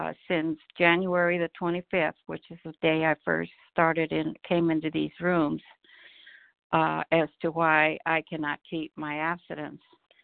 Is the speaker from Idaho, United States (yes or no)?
yes; Idaho, United States; I am from Idaho.